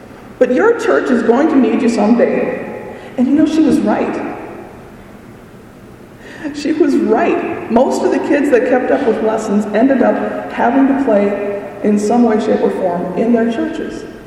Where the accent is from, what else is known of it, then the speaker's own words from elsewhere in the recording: North Dakota, United States; she taught piano for probably, I don't know, 50 or 60 years in my hometown. Any child who learned piano in Wishing, North Dakota, learned piano from Esther Hare.